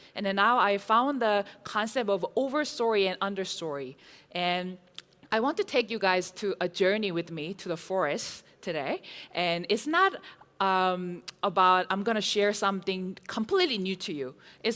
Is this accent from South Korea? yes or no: yes; South Korea; English is a second language; I am from Korea, living in different parts of the world.